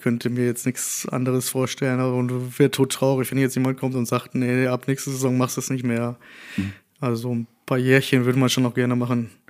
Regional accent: Dortmund, North Rhine-Westphalia, Germany; Ich vermisse auch als Dortmunder

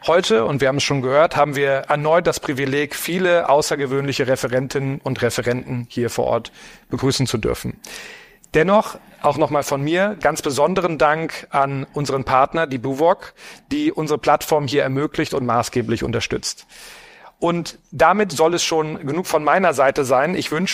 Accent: Berlin, Germany; born there; weil ich gebürtiger Berliner bin

